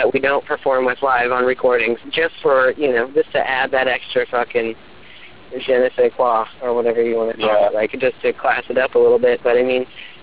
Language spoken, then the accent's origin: English; Portland, Oregon, United States; Everybody's going to call us a hipster just because we're from Portland.